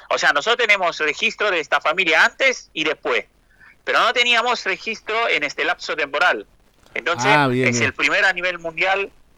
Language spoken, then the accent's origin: Spanish; Italy; Spanish is a second language; moved away as an adult; now in Argentina; yo llegué acá en el 2015 para hacer la tesis doctoral, yo soy italiano, no soy argentino